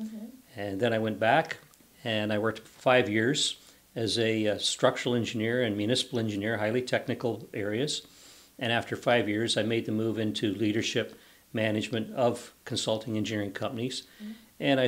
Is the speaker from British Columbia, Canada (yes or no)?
no; London, Ontario, Canada; I'm 69 years old. I was born and raised in London, Ontario, and I'm a retired professional engineer.